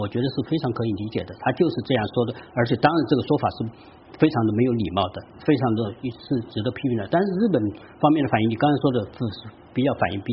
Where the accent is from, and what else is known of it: China